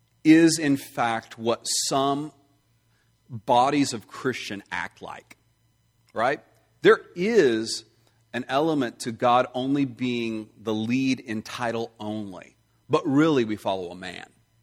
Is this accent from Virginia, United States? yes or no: no; Texas, United States; It's not because I'm even more pretentious because I'm also a Texan.